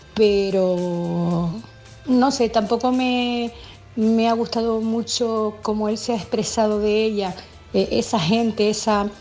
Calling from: Canary Islands, Spain; de Tenerife.

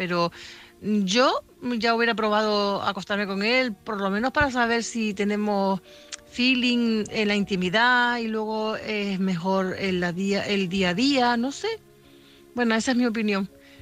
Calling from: Canary Islands, Spain; de Tenerife.

